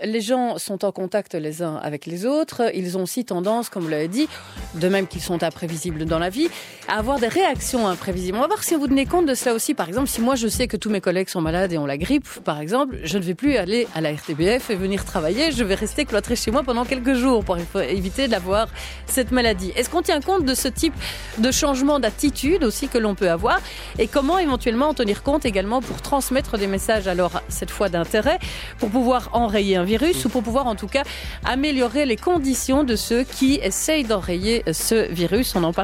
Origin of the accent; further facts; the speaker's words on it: Belgium; même chez nous en Belgique